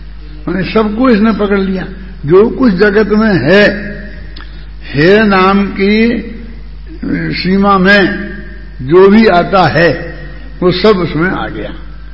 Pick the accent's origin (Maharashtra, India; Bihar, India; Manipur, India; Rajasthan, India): Rajasthan, India; हम राजस्थानी हैं और भारतीय भी हैं